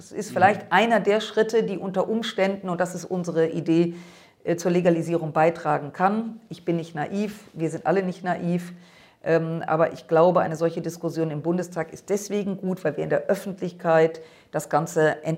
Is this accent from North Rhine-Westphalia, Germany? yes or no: yes; Düsseldorf, North Rhine-Westphalia, Germany; Ich komme aus der Landeshauptstadt Düsseldorf, habe dort auch noch mein Ratsmandat